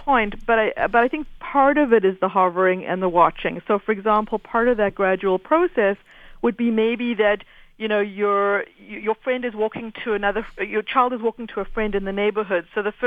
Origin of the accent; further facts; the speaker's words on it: South Africa; whereas when we were growing up, our parents only had, and growing up in South Africa, they didn't even have the news at the end of the day on TV